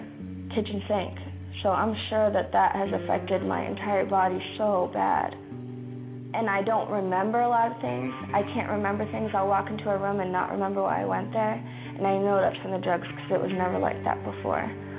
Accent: Clifton, Arizona, United States; I'm 18 years old. I'm from Clifton, Arizona

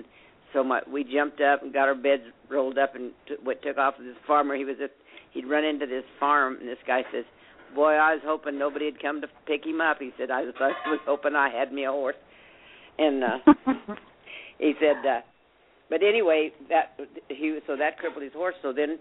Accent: Kingman, Arizona, United States; born there; Well, I was born in Kingman, Arizona. My dad was running a ranch down on what they call the Big Sandy.

